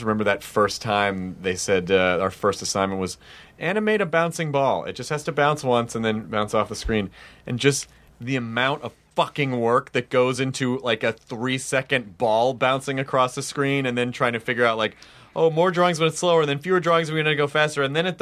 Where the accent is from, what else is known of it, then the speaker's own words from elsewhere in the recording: Memphis, Tennessee, United States; also born or lived in Jonesboro, Arkansas; Oh shit, I'm from Memphis.